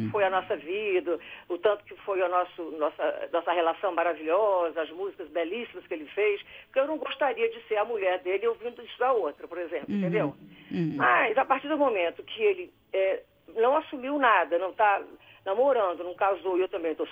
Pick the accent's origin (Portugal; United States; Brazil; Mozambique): Brazil; São Paulo; Eu cresci ouvindo … aqui em São Paulo